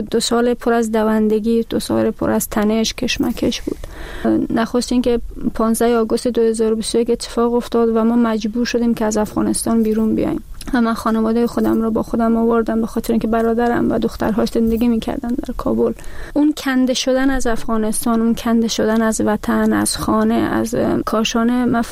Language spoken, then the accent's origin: Persian; Slovakia; من شهروند اسلوواکی هستم، در اسلوواکی درس خوندم، بزرگ شدم،